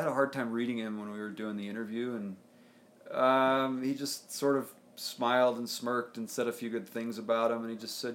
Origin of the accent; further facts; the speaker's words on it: Utah, United States; And I grew up in Utah, and Utah is not known for its culinary culinary endeavors